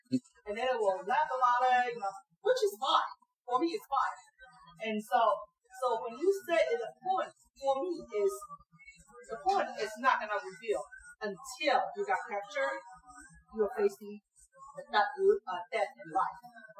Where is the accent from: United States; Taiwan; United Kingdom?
Taiwan; I'm from Taiwan back then